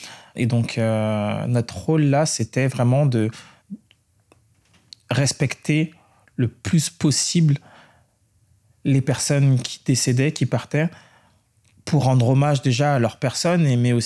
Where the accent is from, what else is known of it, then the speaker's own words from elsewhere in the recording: French Antilles, France; moi, je suis originaire des Antilles, je suis chrétien de confession, même si je ne pratique pas forcément